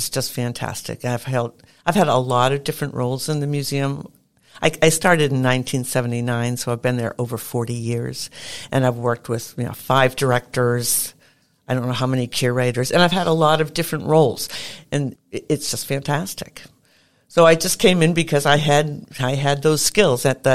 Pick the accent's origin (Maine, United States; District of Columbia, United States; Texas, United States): Maine, United States; Brunswick; I also love living in Maine. And I grew up in Brunswick. Well, pretty much. I came here when I was in junior high. So, you know, pretty much I've grown up in Brunswick.